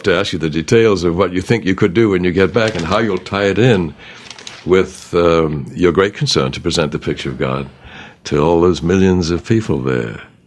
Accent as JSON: {"language": "English", "region": "England", "country": "United Kingdom", "tie": "born or raised there", "said": "Well, I grew up in England"}